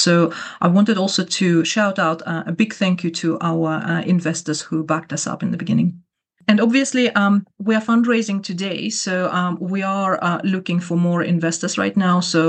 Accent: Kyrgyzstan; first language Kyrgyz; English is a second language; My first language is Kyrgyz, which is from a Turkish group of languages, and second language is Russian.

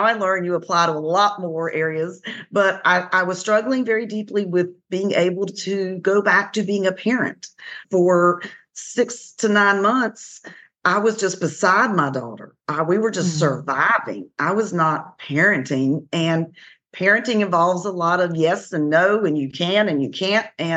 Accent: the South, United States; I didn't fit the boxes that I grew up in the South.

